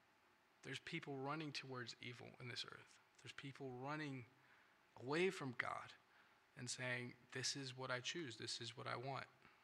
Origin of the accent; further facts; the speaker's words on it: California, United States; I'm originally from California. I lived in California for the past 12, 13 years of my life. That's where I grew up.